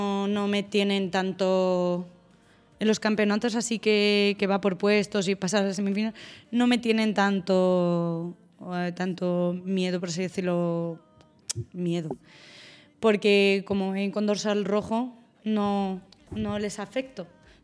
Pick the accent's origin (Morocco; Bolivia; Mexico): Morocco; now in Spain; Y si yo tengo la licencia de aquí, y yo, ya es verdad, pudiendo competir en mi país... Yo decido competir aquí. Yo podría haber competido el Nacional de Marruecos y el Nacional de aquí de España, pero no.